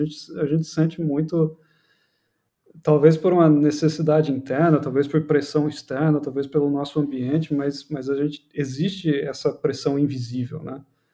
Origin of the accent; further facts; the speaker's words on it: Brazil; E, claro, eu sou brasileiro falando de brasileiros, né?